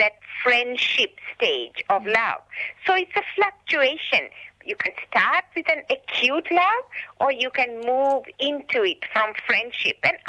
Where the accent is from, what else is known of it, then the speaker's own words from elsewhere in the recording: Sri Lanka; Now, you're from the subcontinent and I'm from Sri Lanka, so we are subcontinentals.